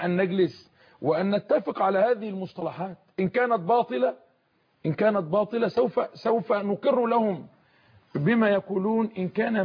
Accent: Egypt; نحن أمة مصرية مسلمة نتكلم باللغة واحدة

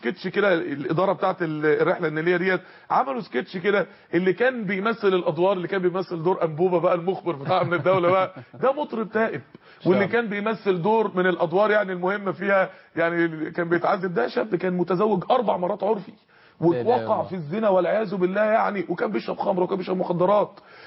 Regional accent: Mansoura, Dakahlia, Egypt; عندنا في المنصورة

